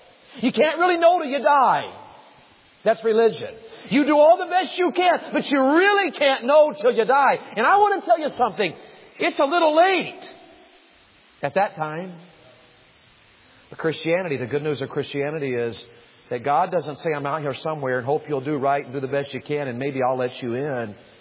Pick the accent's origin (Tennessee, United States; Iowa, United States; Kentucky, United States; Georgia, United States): Tennessee, United States; and I was from Tennessee, and Tennessee's different than living in the north, y'all know.